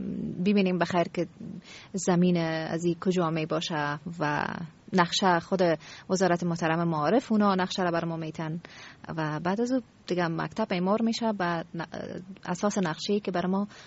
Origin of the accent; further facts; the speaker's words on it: Afghanistan; من از افغانستان هستم، من افغانستانی هستم، مرا تنها تو افغانی صدا کن.